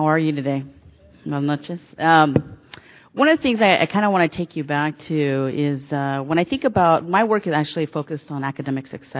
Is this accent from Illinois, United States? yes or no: no; San Jose, California, United States; And I grew up in Eastside San Jose, and so as I progressed through my education and found myself in Berkeley, that was both shocking, right?